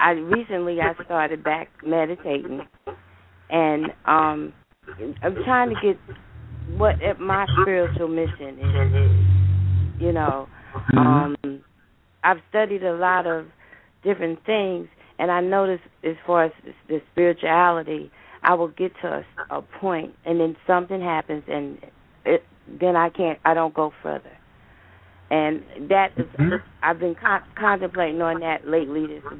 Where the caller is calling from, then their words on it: New Jersey, United States; I'm calling from New Jersey.